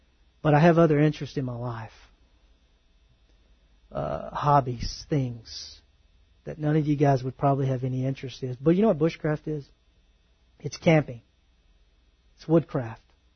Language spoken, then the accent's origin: English; Texas, United States; I was born in Texas. I've lived in Northeast Texas my whole life.